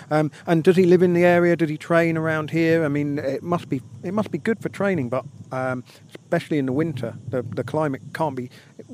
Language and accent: English; England, United Kingdom; as a Brit, I kind of do associate the Costa del Sol with the water parks and the beer and the beach